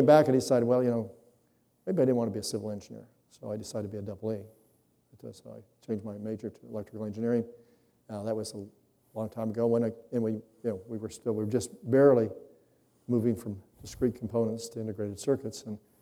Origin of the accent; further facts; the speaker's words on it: Idaho, United States; I grew up in Idaho. My father had a small construction company, had an eighth grade education.